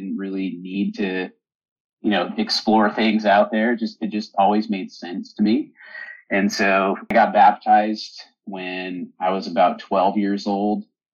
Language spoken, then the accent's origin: English; Colorado, United States; I grew up in Colorado, so it's winter time.